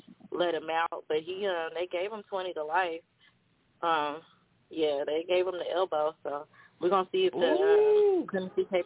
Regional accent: Colorado, United States; you guys know I'm from Colorado.

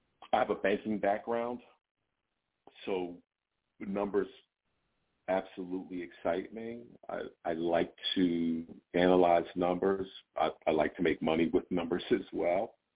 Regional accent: Atlantic City, New Jersey, United States; I've been in and out of the casinos for years. I come from Atlantic City.

